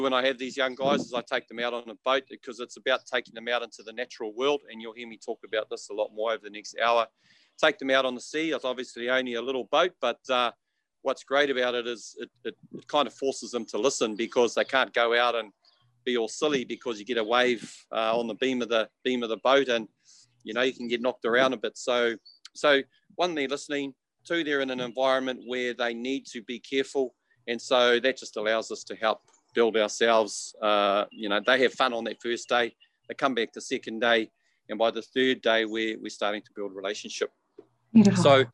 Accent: New Zealand; because I grew up in New Zealand in the 1970s

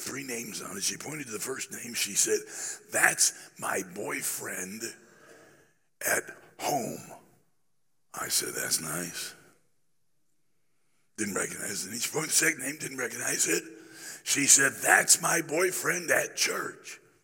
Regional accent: South Carolina, United States; also born or lived in Michigan; I was born in South Carolina. I went back and graduated from high school and college here. But intervening years, I was in Michigan. My dad ran the Detroit Rescue Mission.

